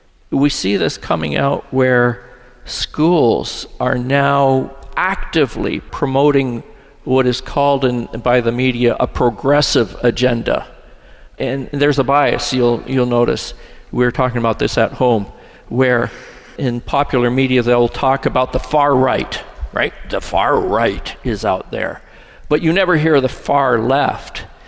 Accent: Canada; I grew up in Canada

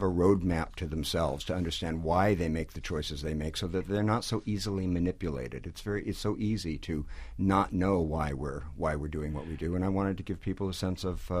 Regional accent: California, United States; Well, I'm from California. I don't even notice them anymore.

